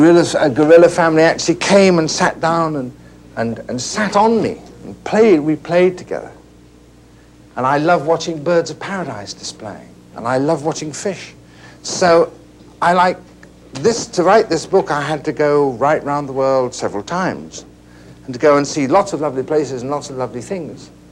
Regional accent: Leicester, East Midlands, United Kingdom; I'm English, from, you know, unfortunately, there I am. I'm stuck with it. And I went to school at a grammar school, local school in a place in the Midlands called Leicester.

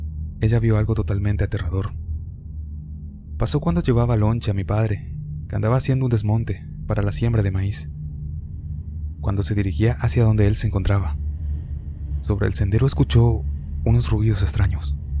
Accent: Tancanhuitz, San Luis Potosí, Mexico; Yo vengo de una comunidad de Tancanuitz, que es un pueblo y uno de los 58 municipios del estado de San Luis Potosí, en el centro de México.

